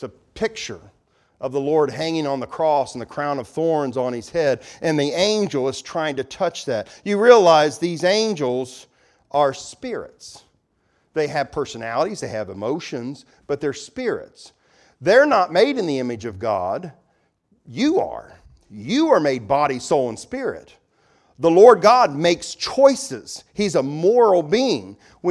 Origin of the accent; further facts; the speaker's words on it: Hamilton, Ohio, United States; I'll take you to Trenton, Ohio one last time. I'm from Hamilton, so a lot of the angel stories were from down around that way.